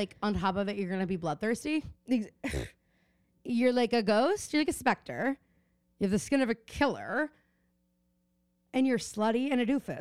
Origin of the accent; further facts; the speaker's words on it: New York, United States; I'm a New Yorker.